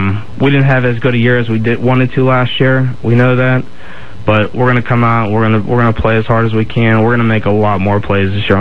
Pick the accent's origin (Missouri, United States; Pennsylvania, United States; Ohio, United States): Pennsylvania, United States; Pittsburgh; It's kind of like almost playing them, you know, against my hometown team in Pittsburgh.